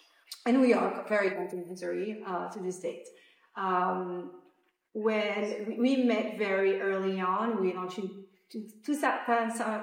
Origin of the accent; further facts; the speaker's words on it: France; English is a second language; moved away as an adult; now in United States; I was born and raised in France, came to the US in 2006 for my MBA degree.